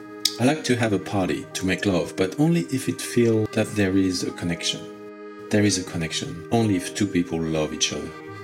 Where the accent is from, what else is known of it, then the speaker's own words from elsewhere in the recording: Auvergne-Rhône-Alpes, France; now in Paris, France; I was born in Auvergne. I lived in a small village, so beautiful.